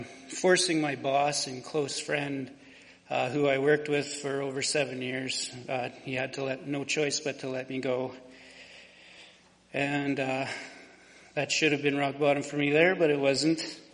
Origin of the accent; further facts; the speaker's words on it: Nipawin, Saskatchewan, Canada; born there; I was born in Nipawin, Saskatchewan.